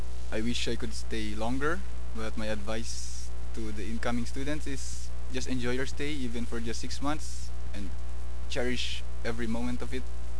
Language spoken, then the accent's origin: English; Philippines; from the Philippines, Lupe student. I'm from the University of the Philippines.